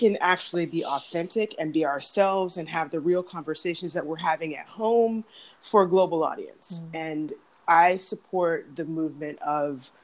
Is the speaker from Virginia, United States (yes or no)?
yes; Arlington, Virginia, United States; also born or lived in San Diego; And I was born in San Diego, but grew up in Arlington, Virginia.